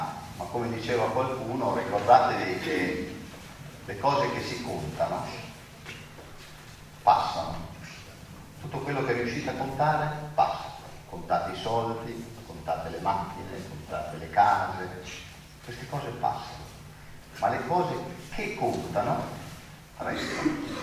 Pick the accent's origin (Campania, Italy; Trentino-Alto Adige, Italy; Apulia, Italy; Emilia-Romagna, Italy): Apulia, Italy; Bari; quindi in particolare io vengo da Bari, sempre più emigrati